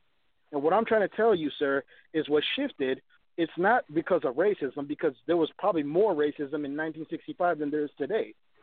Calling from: Minneapolis, Minnesota, United States; I'm from Minneapolis.

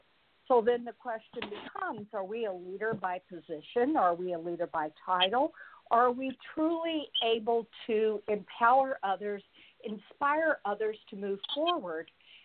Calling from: Bowling Green, Kentucky, United States; Well, right now I'm speaking from Bowling Green, Kentucky. I'm down at my daughter's home, but I normally live in Louisville, Kentucky

